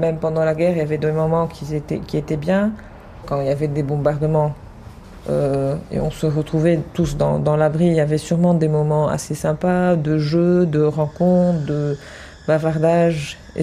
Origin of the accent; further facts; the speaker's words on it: Beirut, Beirut Governorate, Lebanon; je suis née à Beyrouth, à Achafillé aussi.